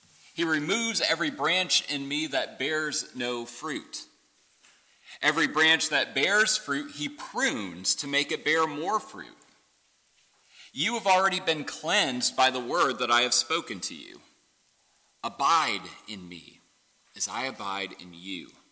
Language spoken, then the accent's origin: English; Michigan, United States; it was being held in my home state of Michigan, in Detroit.